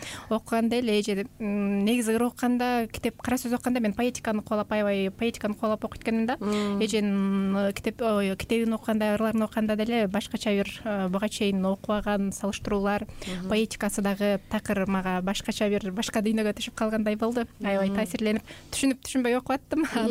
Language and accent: Kyrgyz; Leilek, Batken Region, Kyrgyzstan; Мен өзүм чек арага жакын ошо Баткен жергесин лейлек жеринде өстүм.